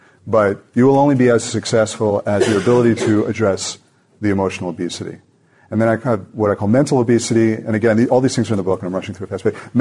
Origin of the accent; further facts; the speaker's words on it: United States; So maybe it's because I'm American. I don't know.